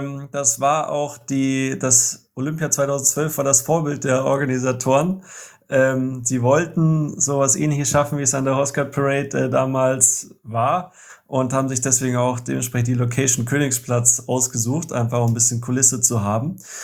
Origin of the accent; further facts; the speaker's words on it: Munich, Bavaria, Germany; Und von daher, das ist weiterhin meine Heimat und wird vermutlich immer meine Heimat bleiben.